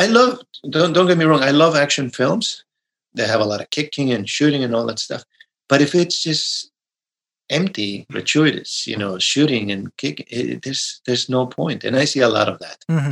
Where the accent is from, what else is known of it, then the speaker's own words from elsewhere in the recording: Mexico; English is a second language; being an actor while I was growing up in Mexico wasn't necessarily the cool thing to say.